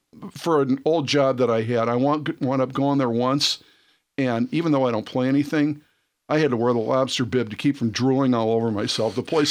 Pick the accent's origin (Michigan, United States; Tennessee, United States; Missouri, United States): Michigan, United States; Dearborn; I grew up in West Dearborn, and there was a music store called Artist Music.